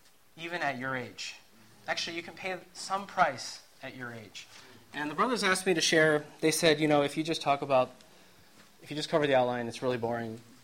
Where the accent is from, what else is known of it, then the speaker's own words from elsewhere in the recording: Bellevue, Washington, United States; and I grew up in Bellevue, and she grew up in Seattle.